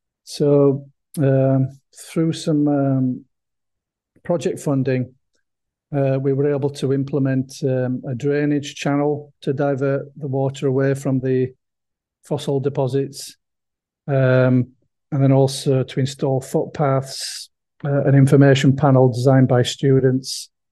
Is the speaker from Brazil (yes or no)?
no; England, United Kingdom; I'm from England originally, and I grew up looking over some hills and valleys.